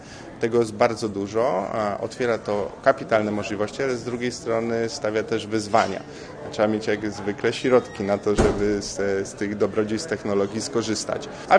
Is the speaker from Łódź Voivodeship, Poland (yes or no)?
yes; Łódź, Łódź Voivodeship, Poland; a z drugiej strony wywodzę się z filmowej Łodzi, której te tradycje od dawien dawna egzystują